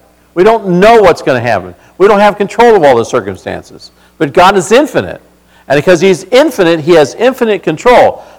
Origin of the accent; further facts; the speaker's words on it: Norwalk, California, United States; also born or lived in Long Beach; I grew up in California, as you know, born in Long Beach, and spent most of my life in Southern California area. And when we were moved to Norwalk, it was a veterans neighborhood, was what we called it